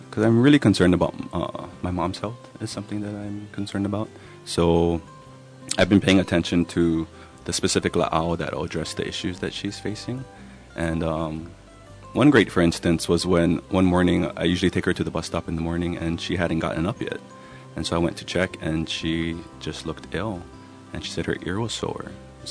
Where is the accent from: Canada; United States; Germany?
United States; Pauwa'a, Hawaii; Well, I'm originally from Pauwa'a